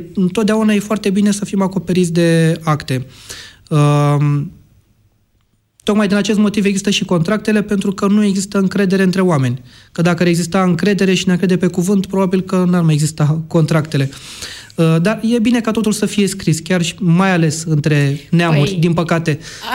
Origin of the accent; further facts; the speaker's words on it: Romania; am observat că foarte mulți profită de lipsa de acțiune a noi, ca români, în principal